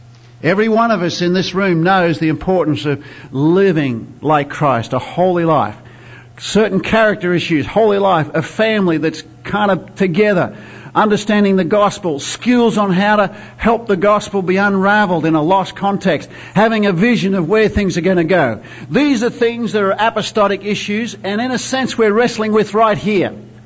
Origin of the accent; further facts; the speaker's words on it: Australia; now in India; And I'm from Australia, we love meat.